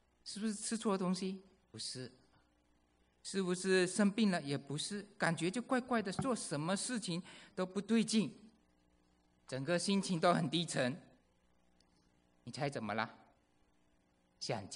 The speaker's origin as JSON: {"language": "Chinese", "country": "Malaysia", "tie": "born or raised there", "moved": "as an adult", "lives_now": "United States", "said": "那93年的时候，我从马来西亚搬到这个美国来，刚来。那时候不是第一次离家。我在马来西亚的时候呢，就在读高中的时候就已经到大城市去读了。"}